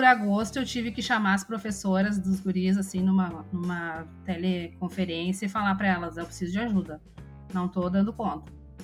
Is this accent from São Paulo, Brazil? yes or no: no; Porto Alegre, Rio Grande do Sul, Brazil; Sou de Porto Alegre, então esse sotaque, assim, uma coisa meio escorregadia, né?